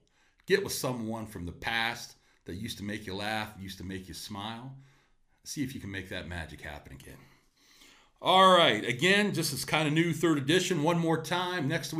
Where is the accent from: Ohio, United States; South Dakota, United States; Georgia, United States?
Ohio, United States; where are you from? I learned to use the lakes. I'm close to Tappan, Atwood, Leesville. They're like, oh, yeah. And then they'd always say, your school district, Canaan Valley, you're the school that always calls off.